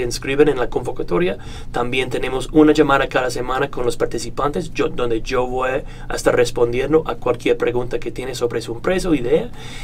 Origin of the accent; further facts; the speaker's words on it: Illinois, United States; born there; now in New York, United States; Nací en Illinois, pero en ese momento vivo y tengo mi empresa en Manhattan.